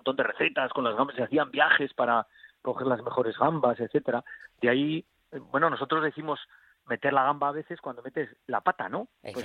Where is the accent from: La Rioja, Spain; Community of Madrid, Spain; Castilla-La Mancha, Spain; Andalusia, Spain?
La Rioja, Spain; Claro, yo soy de La Rioja, eso lo voy a defender siempre.